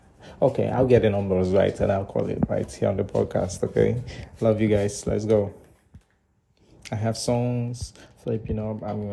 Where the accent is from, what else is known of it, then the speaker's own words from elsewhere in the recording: Nigeria; I'm right here from West Africa, Nigeria.